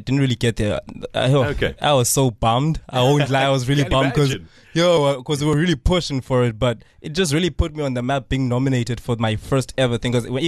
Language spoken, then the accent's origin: English; New Brighton, Eastern Cape, South Africa; I am from New Brighton, born and bred here in Qobega, reside in New Brighton.